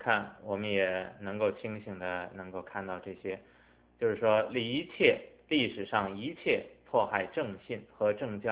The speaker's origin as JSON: {"language": "Chinese", "country": "China", "said": "作为一个中国人，真不希望古罗马帝国覆灭的历史在中国重演。"}